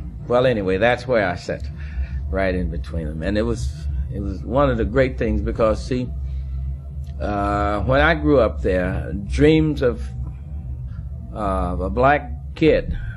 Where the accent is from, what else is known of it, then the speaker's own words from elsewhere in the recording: Indianola, Mississippi, United States; they had what they call a … Day in my hometown of Indianola, Mississippi.